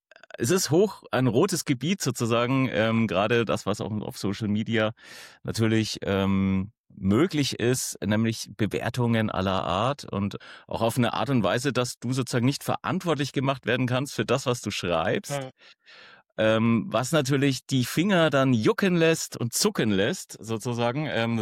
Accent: Bavaria, Germany; Einstiegsdroge war natürlich als Franke das Bier.

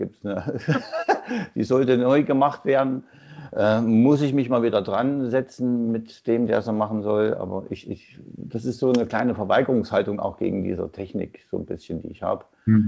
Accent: Thuringia, Germany; ich bin aus Thüringen, bin 58

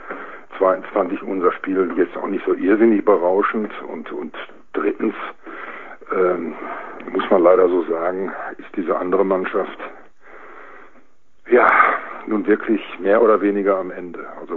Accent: Dortmund, North Rhine-Westphalia, Germany; born or raised there; also born or lived in Bochum

